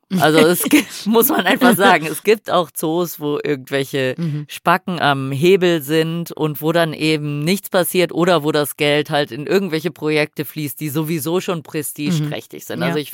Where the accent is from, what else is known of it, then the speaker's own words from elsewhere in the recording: Switzerland; ich komme aus der Schweiz